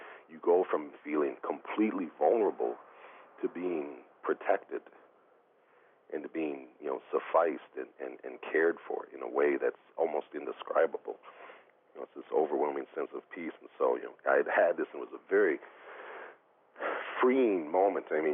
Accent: Minneapolis, Minnesota, United States; now in Green Valley, United States; I grew up in the Twin Cities, Minneapolis and St. Paul, but presently I'm living in Green Valley, Arizona.

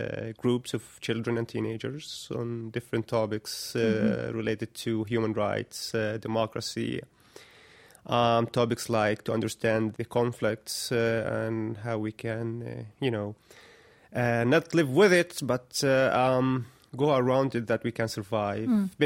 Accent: Aida camp, West Bank, Palestine; Well, I was born and raised here in Aida camp, and I lived almost all my life in this refugee camp

